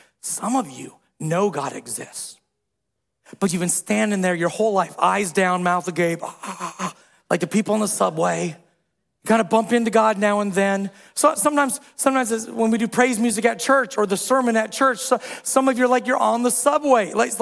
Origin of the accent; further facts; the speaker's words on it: Midwest, United States; I'm from the Midwest, right? I want to be like, hey, what's up? How's the weather?